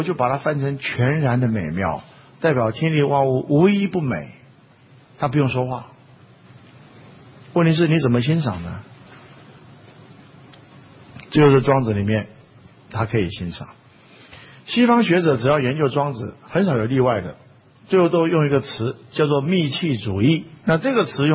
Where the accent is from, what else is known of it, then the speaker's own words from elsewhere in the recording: Taiwan; 我们自己在台湾住那么久，从来就不觉得台湾有什么美。